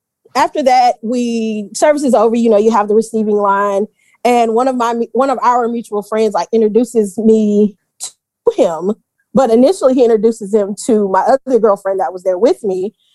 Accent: Navasota, Texas, United States; now in Houston, United States; I'm not from Houston. I'm from right outside of Houston. Shout out to Navasota. But either way, longtime Texas girl, went to college at Baylor

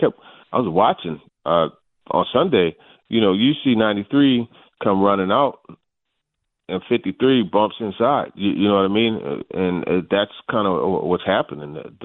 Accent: Bowling Green, United States; I'm from Bowling Green

